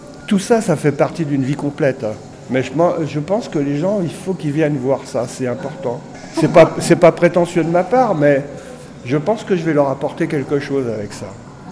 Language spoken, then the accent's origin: French; Île-de-France, France; Non, je suis de Briard, moi. Je suis de la Seine-et-Marne, qui était encore bien réelle. Mais oui, vraiment de la campagne, ça, c'est sûr.